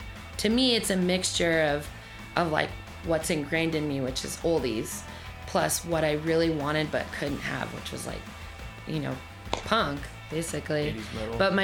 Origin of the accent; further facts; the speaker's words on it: Napa, California, United States; I grew up out in Napa, like, out in the middle of nowhere.